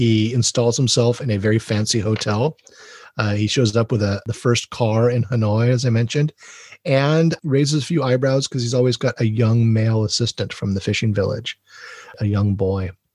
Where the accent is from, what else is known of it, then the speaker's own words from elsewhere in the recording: Hawaii, United States; I'm from Hawaii, so I get it.